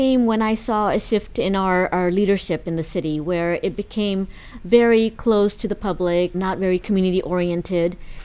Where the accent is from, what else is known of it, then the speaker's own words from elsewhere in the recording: California, United States; now in Irvine, United States; So my family background spans Pakistan and India. And I grew up in the Bay Area. We moved to Southern California in 2005 and came right to Irvine.